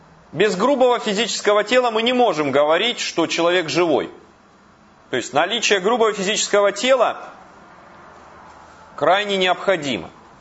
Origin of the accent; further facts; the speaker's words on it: Budyonnovsk, Stavropol Krai, Russia; Вот я помню мой родной город Буденновск